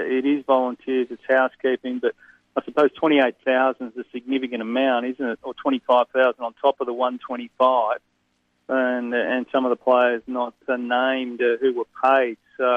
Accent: Shepparton, Victoria, Australia; growing up in Shepparton, the Goulburn Valley League was pretty even.

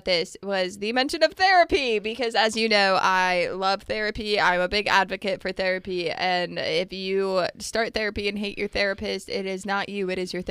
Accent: United States; Well, number one, as an American, I love the accent.

